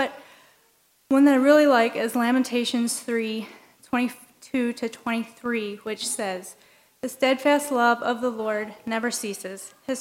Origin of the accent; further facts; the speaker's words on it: Clear Spring, Maryland, United States; I grew up in Lane's Run Mennonite Church, a very small church near my small hometown of Clear Spring, Maryland.